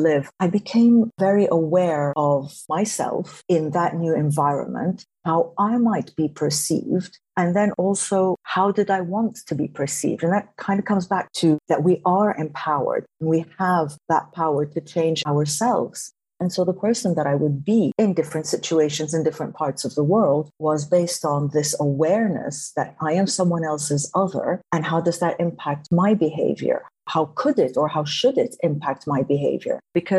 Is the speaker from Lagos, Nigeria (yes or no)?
yes; Lagos, Nigeria; So I grew up in Nigeria, in Lagos, and it was very clear that I was not of that place.